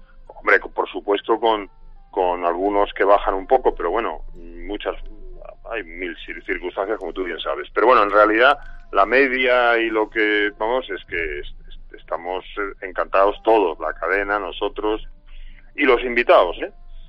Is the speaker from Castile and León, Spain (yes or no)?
no; Seville, Andalusia, Spain; also born or lived in Madrid / Jerez; Yo en realidad soy de Madrid un poco por casualidad, porque toda mi familia es de Sevilla y he vivido en Sevilla la mayor parte de mi vida, menos los años que estuve en Jerez.